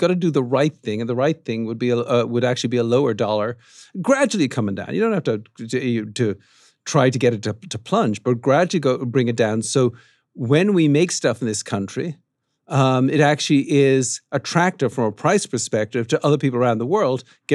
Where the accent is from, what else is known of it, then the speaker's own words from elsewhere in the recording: Ireland; I grew up in Ireland